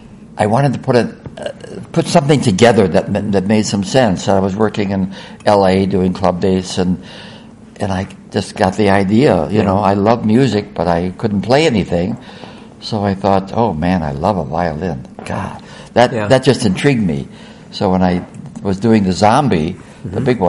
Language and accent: English; Kenosha, Wisconsin, United States; And then I was living in Kenosha, Wisconsin, which was my hometown, and I heard that somebody on the corner of the street where I was living was a violinist from Turkey.